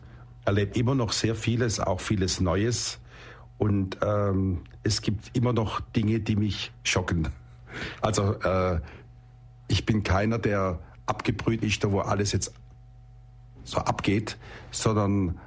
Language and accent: German; Rottweil, Baden-Württemberg, Germany; in meiner Heimatstadt Rottweil